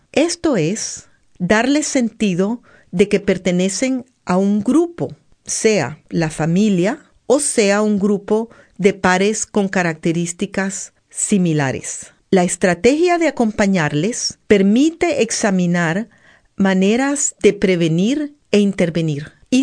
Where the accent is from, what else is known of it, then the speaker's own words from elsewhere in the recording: El Salvador; born there; nací en El Salvador, trabajo en Nicaragua en la Universidad Ave María University de profesora de psicología, y he venido a España